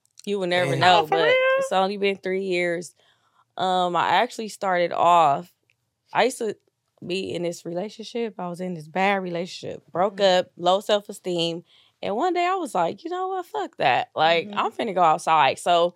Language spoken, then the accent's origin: English; New Orleans, Louisiana, United States; I'm from New Orleans. I was born in New Orleans. So my whole family danced.